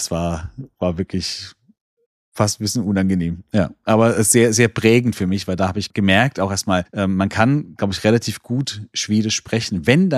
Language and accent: German; Baden-Württemberg, Germany; ich komme ja selber auch aus dem Schwäbischen